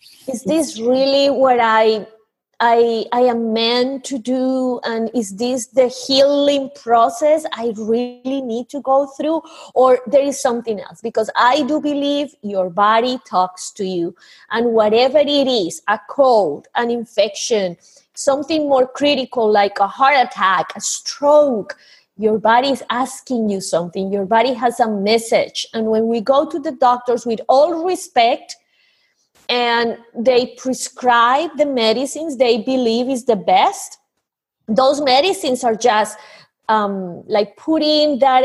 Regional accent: Colombia; now in United States; I am from Colombia, and I do believe Latin America is going in the same line.

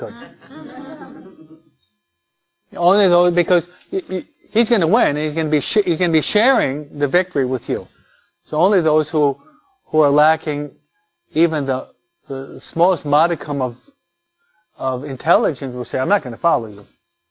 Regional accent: United States; I'm an American. I was born here.

